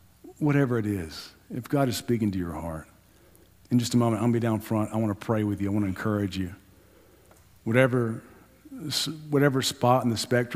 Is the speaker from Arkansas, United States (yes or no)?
yes; Arkansas, United States; hey, I'm from Arkansas. Not the Diamond State.